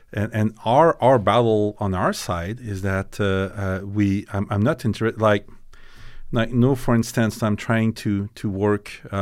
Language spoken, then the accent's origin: English; Quebec, Canada; now in Alberta, Canada; I mean, when I die, they won't fly me back to Quebec, no. So I'm Albertan, no, and I'm Albertan in a way that that I used to be Quebecer in Quebec, no.